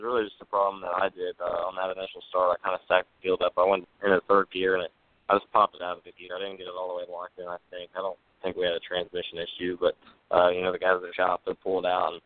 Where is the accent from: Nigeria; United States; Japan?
United States; Indiana; So, yeah, I grew up in Indiana, and, that's the hub for non-wing and sprint car racing.